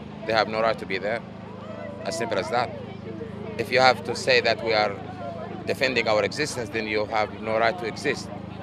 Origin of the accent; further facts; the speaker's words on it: Gaza Strip, Palestine; now in Australia; I'm from Gaza.